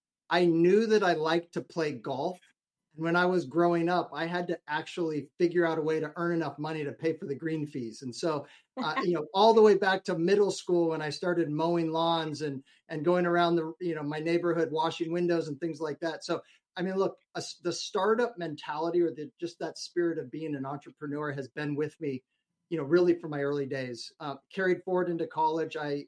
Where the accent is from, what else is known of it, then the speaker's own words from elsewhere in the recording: Denver, Colorado, United States; also born or lived in San Francisco / New York; now in Dallas, United States; born and raised in Denver, Colorado. I've actually lived in some amazing places, including San Francisco, Denver, New York.